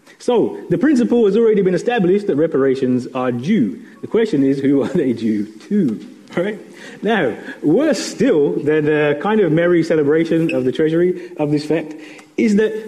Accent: Birmingham, West Midlands, United Kingdom; Even places like, I'm from Birmingham. Birmingham made the majority of guns and chains for So the slave trade.

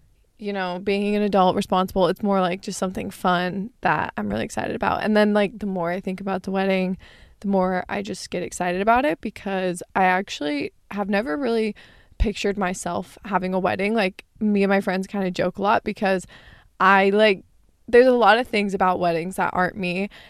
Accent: Arizona, United States; even growing up in Arizona, like, it would at least be 6 o'clock when the sun would set.

